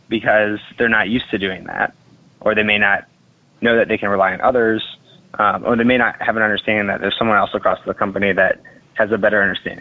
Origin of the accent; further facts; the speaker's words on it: Cincinnati, Ohio, United States; I am a software developer at Epic, which is a healthcare software company. I grew up in Cincinnati, Ohio, and graduated from Miami with a degree in computer science in 2014.